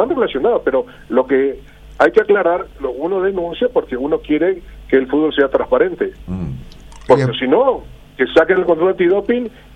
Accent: Paraguay

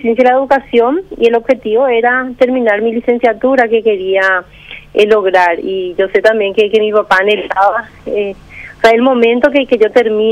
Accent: Mayor Martínez, Ñeembucú, Paraguay; now in Pilar, Paraguay; Nosotros somos de Mayor Martínez. O sea, mis padres siguen viviendo en Mayor Martínez y yo y dos de mis hermanas estamos viviendo en Pilar. O sea, estudiamos y vivimos en Pilar.

